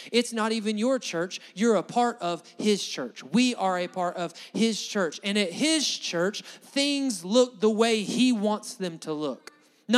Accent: Alabama, United States; For the most of us, because we grew up in Alabama, you probably grew up going to church at least somewhat regularly.

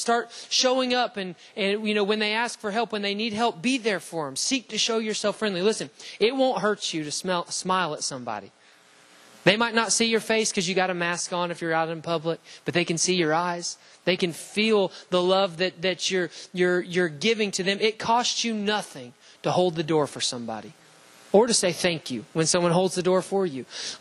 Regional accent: Alabama, United States; Anybody, I mean, we're from Alabama. I know we got a lot of cousins in the room, right?

